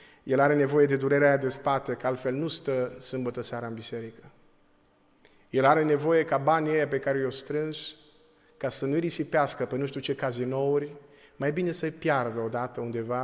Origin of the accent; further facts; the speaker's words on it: Bihor County, Romania; eu am crescut într-un sat din județul Bihor